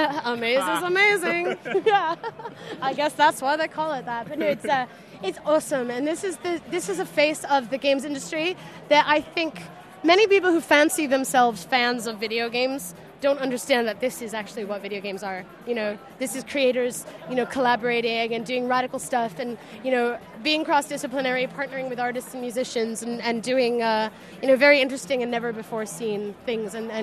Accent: Brooklyn, New York, United States; now in United Kingdom; I am from Brooklyn, mostly. Like, I live in the UK now

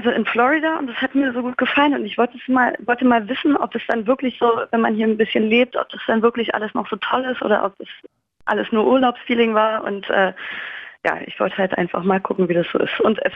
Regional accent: Berlin, Germany; als Berliner ist es ja natürlich eine Katastrophe.

